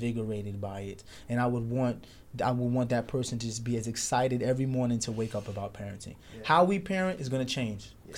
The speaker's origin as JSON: {"language": "English", "town": "Brooklyn", "region": "New York", "country": "United States", "tie": "born or raised there", "said": "especially from where we came from, because we grew up in Brooklyn during the 90s, where homosexuality was like, you couldn't even"}